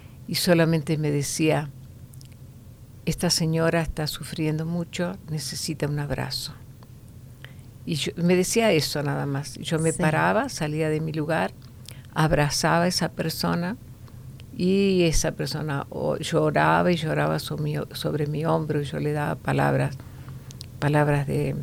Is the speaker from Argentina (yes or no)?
yes; Argentina; comencé muy joven el trabajo, siendo en mi país, Argentina